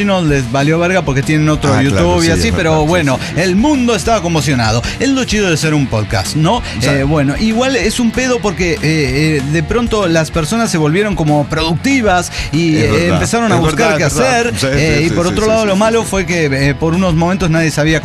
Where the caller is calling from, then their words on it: Querétaro, Mexico; Desde Querétaro, México